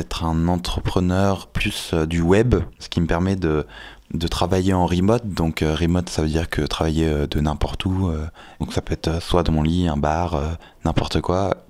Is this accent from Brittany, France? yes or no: yes; Brest, Brittany, France; Je viens de Brest, en Bretagne, donc vraiment à l'opposé de la Haute-Savoie.